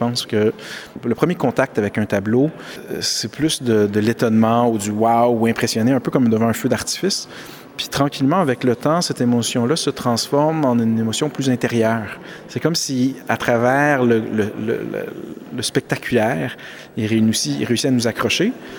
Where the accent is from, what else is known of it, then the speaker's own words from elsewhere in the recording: Canada; On est vraiment chanceux, honnêtement, en tant que Canadien, d'avoir une institution comme ça